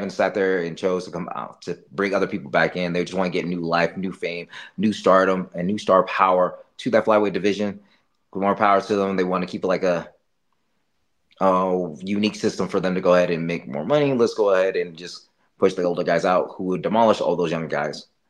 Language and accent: English; New Mexico, United States; Because of the fact that I get to do it in my hometown, in my backyard. And I had a whole city in the state of New Mexico cheering me on for this title.